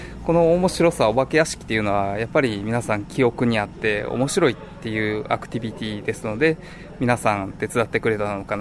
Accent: Kansai, Japan; 私関西人なんで、ぐいぐいとその辺はいけるので

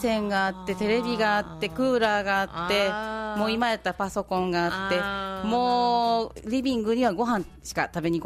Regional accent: Nara, Japan; まあ、私も舞鶴出身ではなく奈良出身なので

